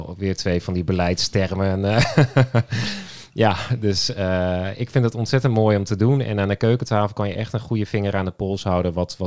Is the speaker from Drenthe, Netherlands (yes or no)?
yes; Zeijen, Drenthe, Netherlands; Ik kom oorspronkelijk uit Drenthe. Ik ben geboren en getogen in Zeien. Dat is een klein dorpje ten noorden van Assen.